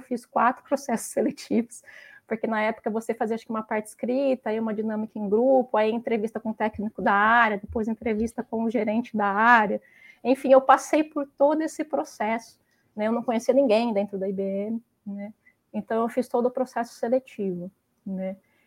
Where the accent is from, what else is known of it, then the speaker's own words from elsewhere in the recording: Ribeirão Preto, São Paulo, Brazil; also born or lived in Campinas; Eu sou nascida em Ribeirão, né? Mas tem uma cidade perto chamada Cravinhos, é uma cidade de 30 mil habitantes, bem pequenininha, tá? Eu estudei basicamente em Ribeirão até o colegial, né? E aí fui fazer faculdade em Campinas